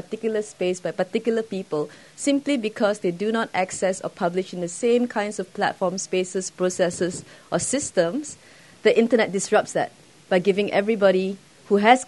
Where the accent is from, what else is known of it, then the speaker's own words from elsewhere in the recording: Malaysia; I'm from Malaysia.